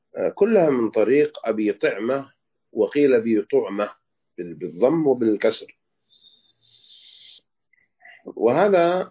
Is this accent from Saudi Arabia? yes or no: yes; Saudi Arabia; نحمد الله أن بلادنا المملكة العربية السعودية تمنع الخمر،